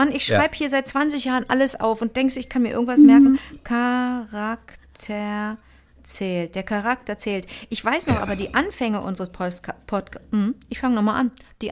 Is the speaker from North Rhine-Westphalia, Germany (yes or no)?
yes; North Rhine-Westphalia, Germany; wie bei uns im Ruhrgebiet.